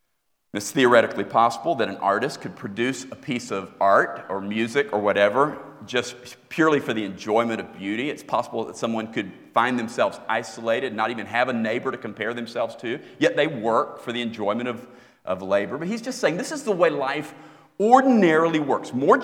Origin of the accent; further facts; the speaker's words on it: Florida, United States; now in Iowa, United States; I grew up in Florida. I'd never endured that kind of bitter cold.